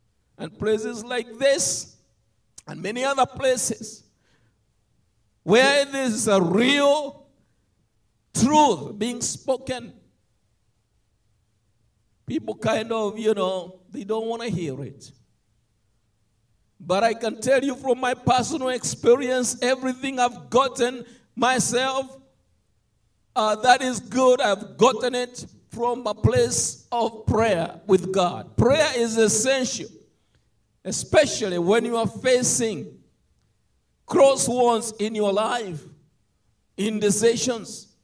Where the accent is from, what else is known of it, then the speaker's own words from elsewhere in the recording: Kenya; moved away as an adult; now in United States; as many of you all know, I was born and raised in Africa. And I was 20, in my early 20s, when I came in the United States.